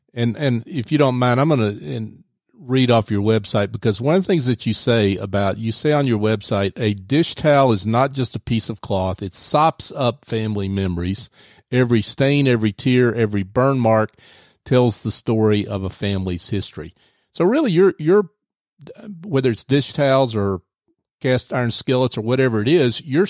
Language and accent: English; the South, United States; I think, fairly obvious to anyone from the South. And as you can tell from my accent, I am, but for those that aren't from the South, or newly arrived here